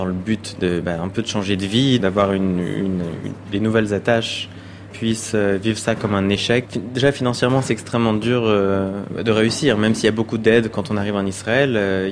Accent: France; born there; moi, j'ai pas d'origine marocaine, donc je suis d'origine... Enfin, je suis né en France, mais mes parents sont pieds noirs d'Algérie.

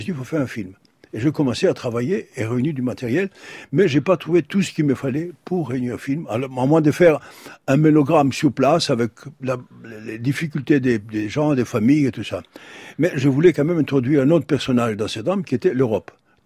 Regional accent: Greece; moved away as an adult; now in France; la première fois que moi j'étais parti de la Grèce, j'ai fui la Grèce quand j'étais jeune, étudiant, parce qu'il me fallait un pays où je puisse étudier, travailler éventuellement, et je suis venu en France.

